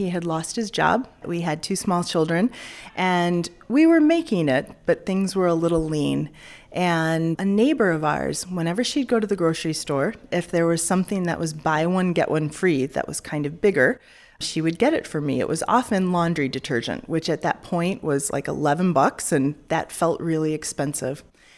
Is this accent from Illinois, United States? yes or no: yes; Wheaton, Illinois, United States; I'm from Wheaton, Illinois.